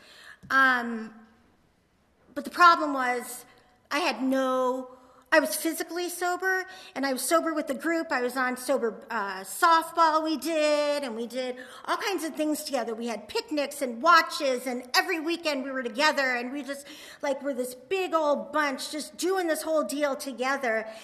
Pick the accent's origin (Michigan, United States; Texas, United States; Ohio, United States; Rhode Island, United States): Rhode Island, United States; I must have been 9 or 10-ish, and I'm from Rhode Island